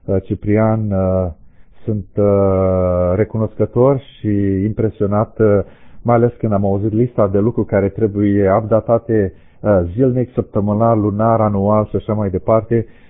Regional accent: Romania; mă face fericit să spun că sunt român.

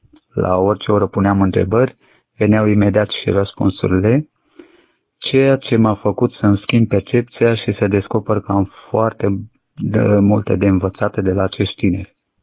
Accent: Bacău, Bacău County, Romania; am 34 de ani și sunt din Bacău.

